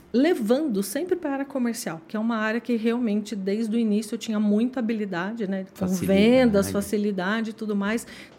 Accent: São José dos Campos, São Paulo, Brazil; eu sou natural de São José dos Campos, bem filha de pais simples, né? Morava num bairro assim, um bairro tradicional, na verdade, um bairro até simples de São José dos Campos

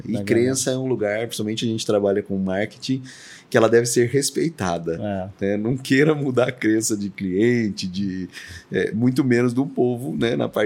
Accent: São Paulo, Brazil; born there; Eu nasci em São Paulo, mas a minha família mudou muito, assim, cara.

